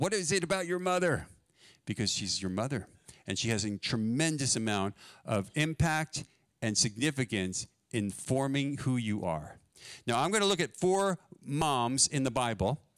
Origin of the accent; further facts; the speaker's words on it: New Jersey, United States; And so I got a crash course in country music because I grew up in New Jersey.